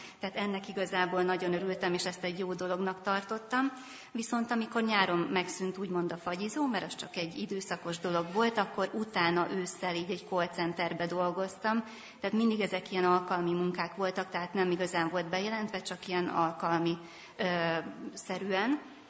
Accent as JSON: {"language": "Hungarian", "town": "Miskolc", "region": "Borsod-Abaúj-Zemplén", "country": "Hungary", "tie": "born there", "lives_now": "Szombathely, Hungary", "said": "Amit tudni kell rólam az az, hogy én nem vagyok szombathelyi, tehát Miskolcon születtem jó távol innen"}